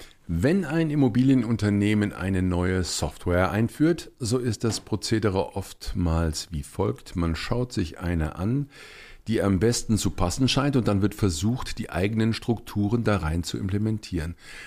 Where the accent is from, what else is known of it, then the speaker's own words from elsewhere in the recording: Cologne, North Rhine-Westphalia, Germany; Ich bin ja aus Köln.